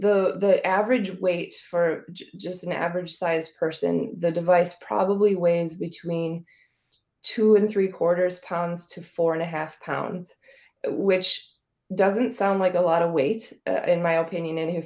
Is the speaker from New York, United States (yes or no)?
no; Neenah, Wisconsin, United States; Calling from my hometown, actually, of Neenah.